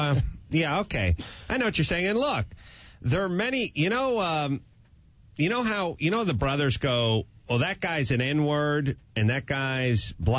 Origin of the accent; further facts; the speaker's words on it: Duisburg, North Rhine-Westphalia, Germany; Yep, that's my hometown